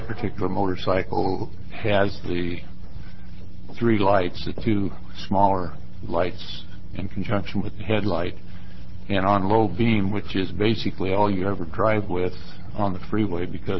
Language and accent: English; Oregon, United States; from Senate District 1 down in the southern part of Oregon.